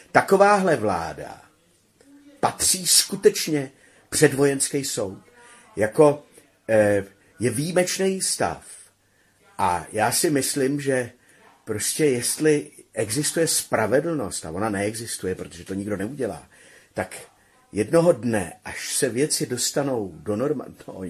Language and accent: Czech; Bohemia, Czechia; born there; Já jsem se narodil v Čechách